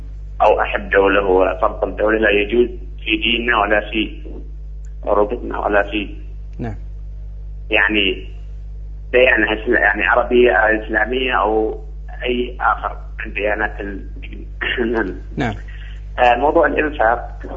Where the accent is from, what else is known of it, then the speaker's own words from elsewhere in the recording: Yemen; أنا طبعا من اليمن وأحب بلدي